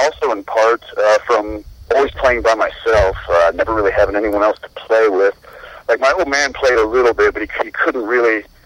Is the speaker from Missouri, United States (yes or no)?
no; Iowa, United States; Yeah, I was born and raised and still live in Lee County, Iowa, which is the very southeastern tip of the state. It's right where the Mississippi River and the Des Moines River meet.